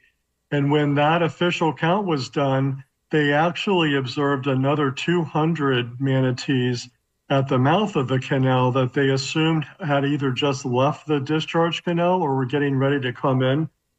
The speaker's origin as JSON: {"language": "English", "town": "West Palm Beach", "region": "Florida", "country": "United States", "tie": "born or raised there", "said": "that really wasn't there when I was a young person growing up in West Palm Beach."}